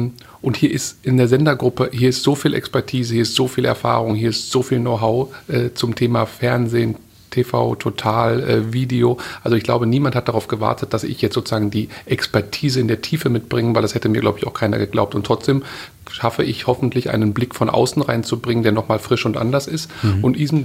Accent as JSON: {"language": "German", "region": "North Rhine-Westphalia", "country": "Germany", "said": "Ruhrgebiet ist meine Heimat."}